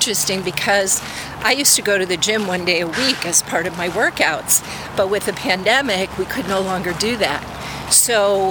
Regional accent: New York, United States; No, I grew up in New York.

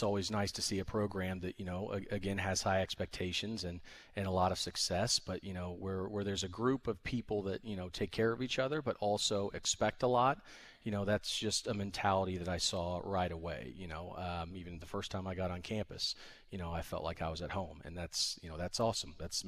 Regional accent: Kansas City, Missouri, United States; growing up in Kansas City, I was a big soccer guy

